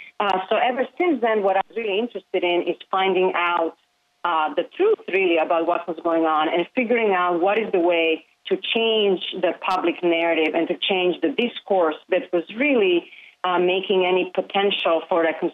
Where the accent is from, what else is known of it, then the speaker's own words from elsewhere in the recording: Belgrade, Serbia; Since I am from Serbia and I lived in Belgrade, what I remember most vividly is an incredibly intense political propaganda that was really everywhere around us.